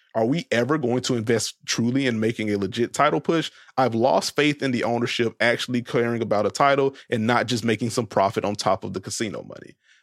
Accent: Boston, Massachusetts, United States; I'm from Boston, so they're my geographically closest team

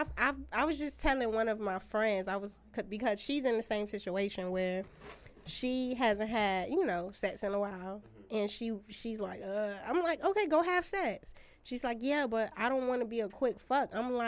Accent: Miami, Florida, United States; now in Broward, United States; I live in Miami. Well, I'm from Miami, but I live in Broward. I'm from Miami.

